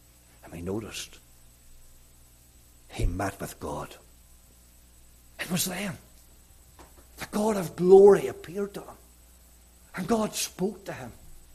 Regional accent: Northern Ireland, United Kingdom; Even though I'm from Northern Ireland

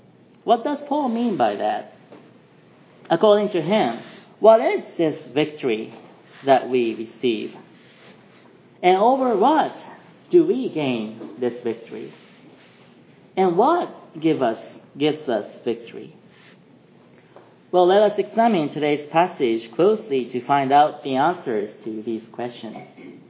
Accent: Japan; English is a second language; Well, even in Japan, in my home country, where the Christianity is less than 0.5% of the whole population, and indeed we are considered an absolute minority

